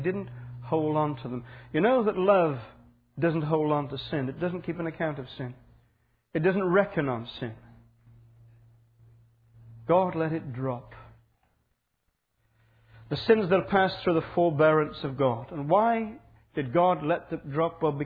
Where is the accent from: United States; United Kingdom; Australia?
United Kingdom; Burslem, West Midlands; I grew up in Burslem. And just about a quarter of a mile up the road from us was Port Vale.